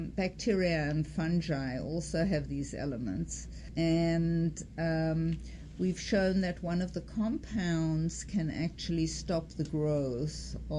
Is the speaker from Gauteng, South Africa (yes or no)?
no; Cape Town, Western Cape, South Africa; now in United States; So yes, I was born and raised in Cape Town.